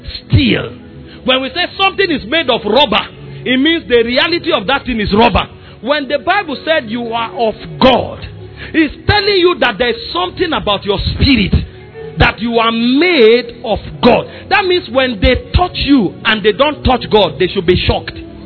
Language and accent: English; Benue, Nigeria; in the flesh I come from Benue, but I'm beyond a Benue man.